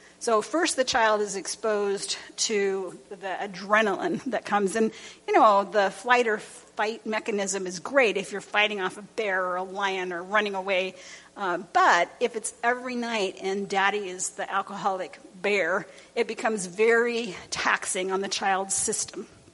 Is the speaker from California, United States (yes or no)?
yes; California, United States; I wonder how this study would have come out if it had been done where I grew up near Los Angeles, in the gang neighborhood.